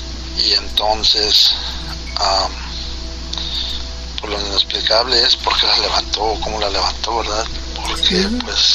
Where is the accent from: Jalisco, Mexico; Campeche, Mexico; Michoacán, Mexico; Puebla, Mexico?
Jalisco, Mexico; Zapotiltic; cuando yo estaba chiquillo. Soy de Jalisco, del municipio de Zapotiltic, Jalisco.